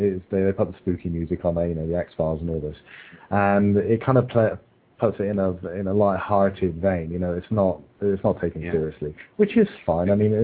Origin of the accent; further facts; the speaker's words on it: Bristol, South West England, United Kingdom; It was interesting because my hometown is Bristol, which is in the southwest of the country, and that's very close to Wiltshire, which is where all the crop circles tend to appear.